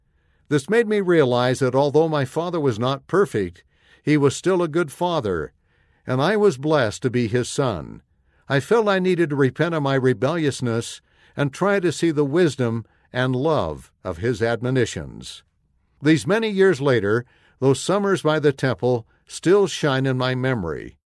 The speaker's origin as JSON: {"language": "English", "country": "Norway", "tie": "born or raised there", "said": "I grew up in Norway."}